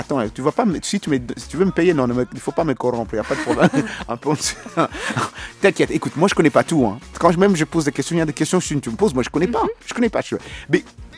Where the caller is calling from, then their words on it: Goma, North Kivu, DR Congo; Par exemple, ici chez nous à Goma, dans le quartier Keshero, où nous venons de faire un mois sans courant, Roger.